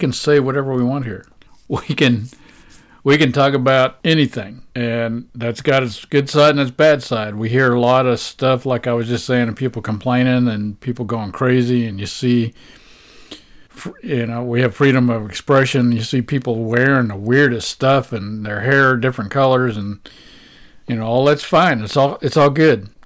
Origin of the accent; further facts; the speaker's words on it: United States; make me glad that I'm an American. We're the freest country on the planet.